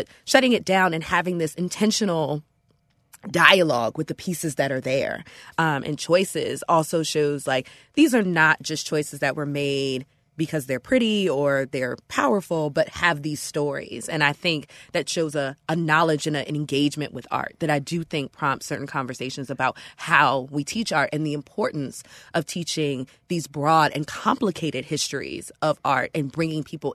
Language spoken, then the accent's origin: English; Washington, District of Columbia, United States; I grew up in Washington, D.C., and so I had the access to the Free Smithsonian.